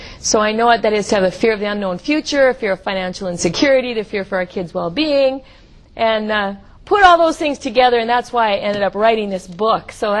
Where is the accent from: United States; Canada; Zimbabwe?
Canada; And then God called us back into Canada. I am Canadian.